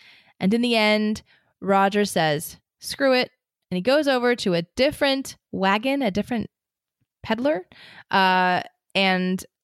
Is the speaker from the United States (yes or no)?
no; Australia; but as an Australian with a strongly English and Scottish influenced society, the nickname is an important social convention.